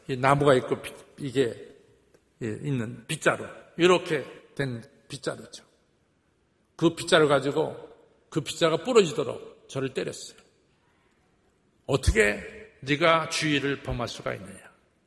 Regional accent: Seoul, South Korea; born there; 저는 태어나기는 이 도남동에서 태어났습니다. 성북구 도남동에서 제가 태어났습니다.

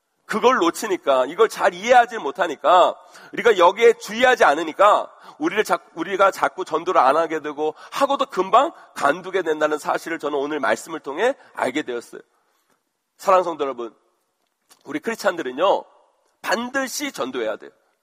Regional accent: Seoul, South Korea; 제 고향 그 서울 그 동네에 가보면 제 모교회 바로 옆에 신천지 모임 장소가 있어요.

